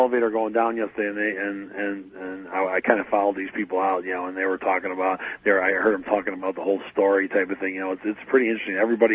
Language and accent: English; New Orleans, Louisiana, United States; I'm from New Orleans. I'm next a New Orleanian and stuff like that.